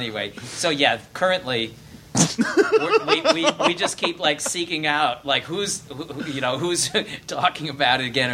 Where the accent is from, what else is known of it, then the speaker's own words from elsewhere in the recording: Wisconsin, United States; And now, forever, in the whole world, I'm from Wisconsin because that's you know that's what it says when somebody looks up the bio. That's where I'm from.